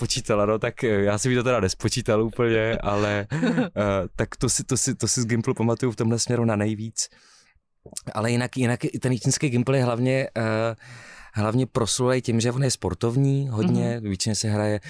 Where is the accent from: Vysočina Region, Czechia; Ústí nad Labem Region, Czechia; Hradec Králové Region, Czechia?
Hradec Králové Region, Czechia; Sobotka; já jsem původně ze Sobotky, Sobotka, Šrámková Sobotka